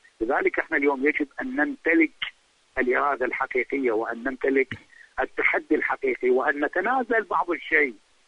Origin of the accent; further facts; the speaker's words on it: Iraq; أنا بتقديري المتواضع جدا وأنا ابن العراق ولن أخشى أحد عندما أقول الحقيقة